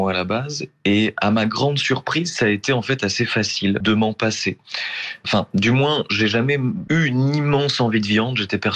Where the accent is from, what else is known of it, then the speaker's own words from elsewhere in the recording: south of France, France; now in Paris, France; moi j'habite à Paris, mais je ne suis pas parisien, je suis natif du sud de la France.